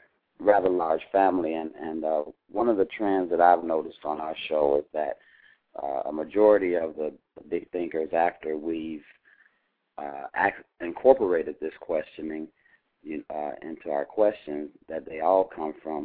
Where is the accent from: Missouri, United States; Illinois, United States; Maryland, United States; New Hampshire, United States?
Illinois, United States; Chicago; Well, I'm being from Chicago.